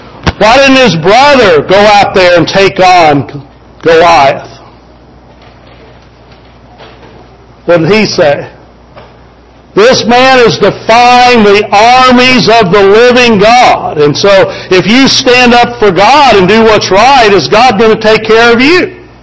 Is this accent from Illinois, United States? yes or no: no; Kentucky, United States; I grew up in Kentucky, and so when you're a boy growing up in Kentucky, the thing you want to do is play basketball for the University of Kentucky